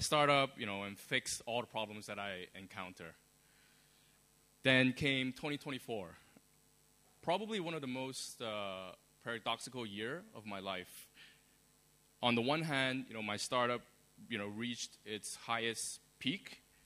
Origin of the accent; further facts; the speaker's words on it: Toronto, Ontario, Canada; My family is originally from Hong Kong, and I grew up in Canada, Toronto.